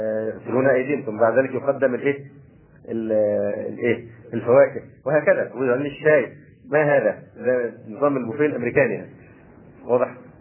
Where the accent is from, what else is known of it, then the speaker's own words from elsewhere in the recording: Egypt; وربما الأمر هنا عندنا في مصر أخف